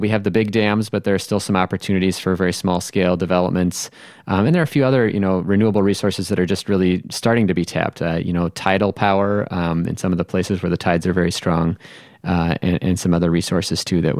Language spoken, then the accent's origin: English; Minnesota, United States; In my home state of Minnesota, that's a pretty constant year-round temperature